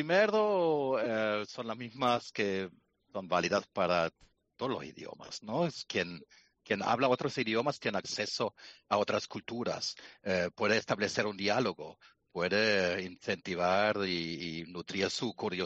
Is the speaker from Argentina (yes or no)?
no; North Rhine-Westphalia, Germany; Spanish is a second language; tengo un nombre alemán, soy de Alemania, del estado de Renania del Norte de Westfalia